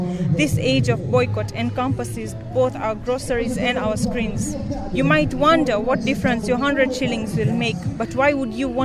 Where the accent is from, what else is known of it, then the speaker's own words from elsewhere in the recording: Mombasa, Mombasa County, Kenya; I'm from Kenya and Palestine, Mombasa.